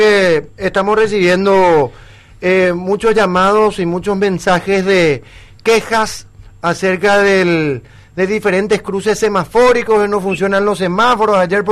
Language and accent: Spanish; Paraguay